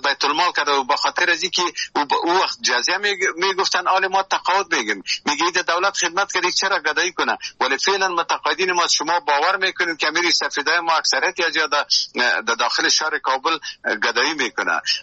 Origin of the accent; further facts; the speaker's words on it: Jalalabad, Nangarhar, Afghanistan; فعلا از جلال آباد هستم